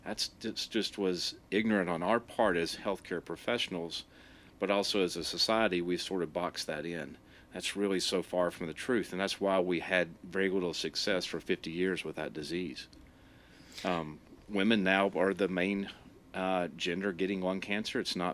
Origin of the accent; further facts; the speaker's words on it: Chattanooga, Tennessee, United States; This is my hometown. I grew up in Chattanooga. Actually, was born at Memorial Hospital where they used to deliver babies.